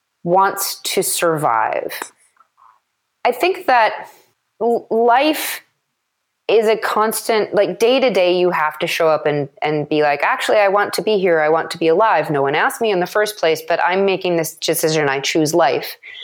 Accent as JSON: {"language": "English", "town": "Madison", "region": "Wisconsin", "country": "United States", "tie": "born or raised there", "said": "So I grew up in the Midwest and was basically full grown at 11."}